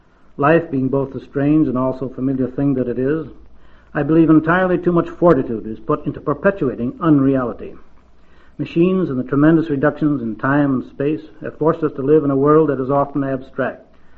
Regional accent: Nebraska, United States; I was born in Nebraska and raised on the prairie by my grandparents, who gave me what few beliefs I have.

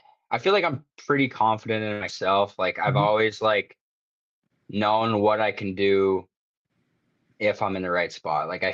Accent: Blackfalds, Alberta, Canada; born there; especially considering there was probably about the same amount of people in the building there as when I was born in Blackfolds.

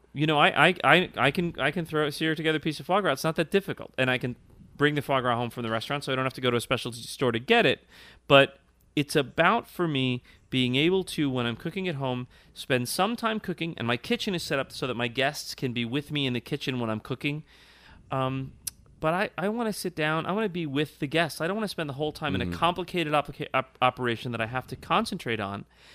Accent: Ireland; But to me, I mean, I'm Irish, right?

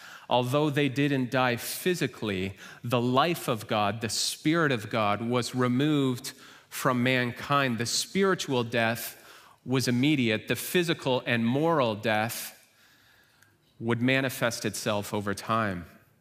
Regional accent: Tottenham, London, United Kingdom; When I was a child growing up in Tottenham, my home backed on a conservation area, so I had farm fields to look out upon.

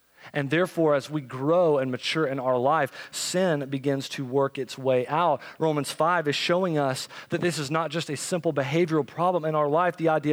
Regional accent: Florida, United States; we had come back from Florida. I'm from Florida

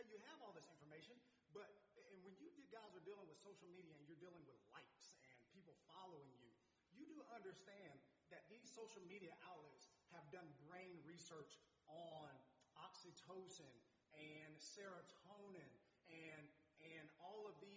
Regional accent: Chattanooga, Tennessee, United States; And for me, being an underprivileged black kid growing up in Chattanooga, those encyclopedias were outdated anyway.

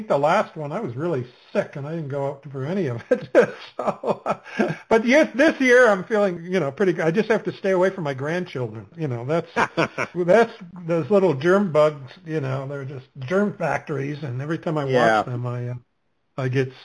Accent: Anchorage, Alaska, United States; I grew up in Alaska in Anchorage, and it was a very short summer for us kids, but long days, but short summer.

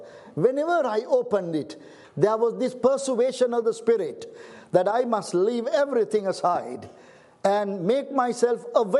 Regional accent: Colombo, Western Province, Sri Lanka; So I'm coming from Sri Lanka and living in the city, the capital city, Colombo

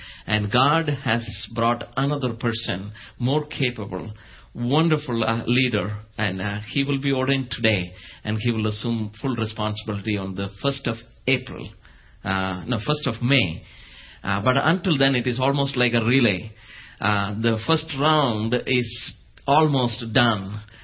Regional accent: India; moved away; When I came from India here, everyone was saying cool, and I was thinking, what is this?

